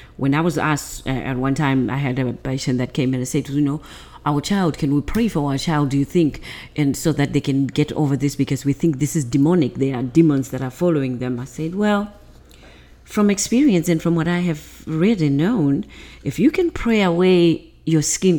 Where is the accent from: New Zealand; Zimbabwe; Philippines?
Zimbabwe; because I'm from Zimbabwe